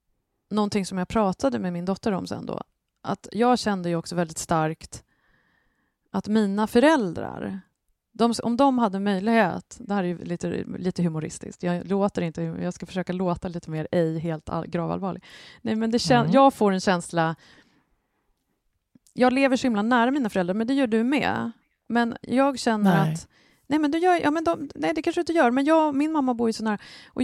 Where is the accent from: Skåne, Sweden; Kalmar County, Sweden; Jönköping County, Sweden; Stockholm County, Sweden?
Stockholm County, Sweden; Stockholm; Alla kommer hata mig, men det gör inget, för jag är en vidrig stockholmare.